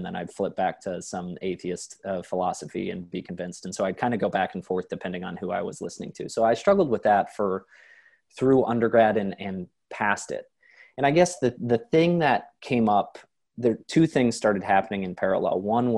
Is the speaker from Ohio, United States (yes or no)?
yes; Ohio, United States; But so I was raised in Ohio. I was raised Catholic by my saint of a mother